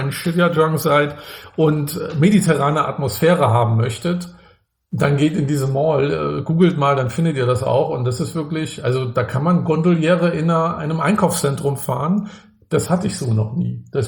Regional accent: Rostock, Mecklenburg-Vorpommern, Germany; Ich komme ja auch aus Rostock, bin da im Plattenbau groß geworden

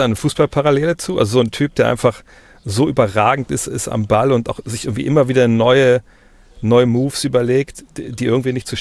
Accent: Wolfsburg, Lower Saxony, Germany; ich komme aus Wolfsburg

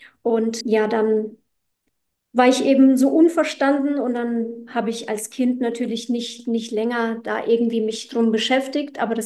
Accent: Poland; ich komme jetzt aus Polen, meine Eltern haben polnische Wurzeln, ich natürlich dann auch. Und ja, es ist halt, da wirst du sehr, sehr christlich aufgezogen.

